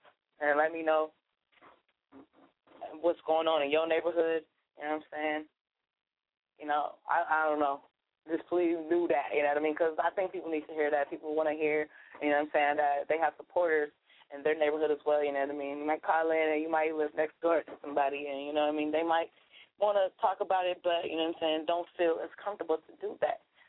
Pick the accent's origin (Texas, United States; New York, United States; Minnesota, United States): Minnesota, United States; St. Paul; You know, I'm from St. Paul, know, there's like so many cliques